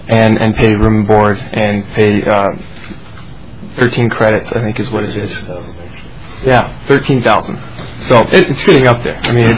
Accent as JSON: {"language": "English", "town": "Minneapolis", "region": "Minnesota", "country": "United States", "said": "I'm from Minneapolis. I went to school in Minneapolis public school system."}